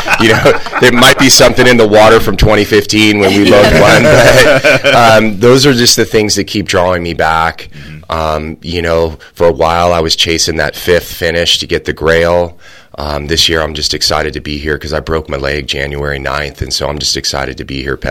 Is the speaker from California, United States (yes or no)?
yes; California, United States; I'm from Northern California.